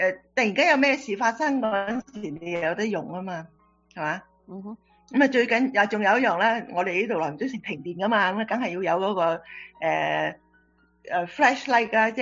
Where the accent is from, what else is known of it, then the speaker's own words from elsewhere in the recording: China; 咁我哋中國人好多時都有啲現金嘅